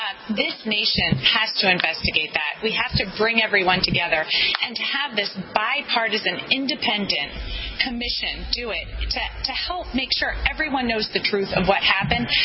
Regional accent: New Jersey, United States; And, you know, I'm from North Jersey. We had many people who were killed in 9/11.

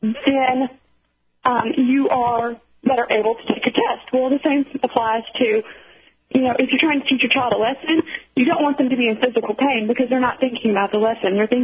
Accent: the South, United States; I am, you know, from the South. I was born and raised in the Bible Belt, and I was beaten with a leather belt every time I was bad.

